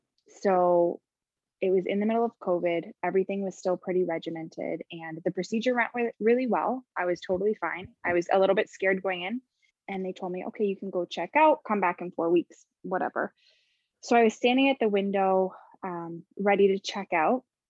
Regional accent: Ontario, Canada; So I'm from just outside of Toronto. I grew up in Canada, went to ICO for school.

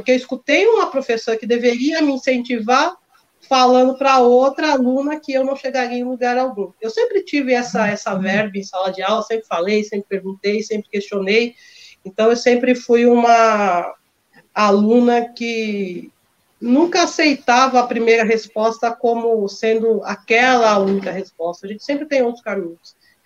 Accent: São Paulo, Brazil; eu cresci aqui na Brasilândia, né? Na verdade, nasci na liberdade, né?

